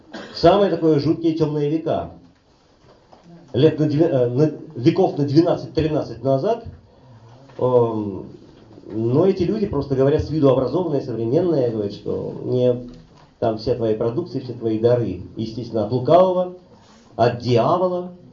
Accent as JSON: {"language": "Russian", "region": "Moscow", "country": "Russia", "tie": "born or raised there", "said": "Я сам, в общем-то, из этих краев, как говорят белорусы, тутейший. Родился я и до сих пор живу здесь, считайте, через речку, в Николо-Переверинской слободе. Ныне это Люблино Печатники. Вот. Один из самых сталкерских районов Москвы."}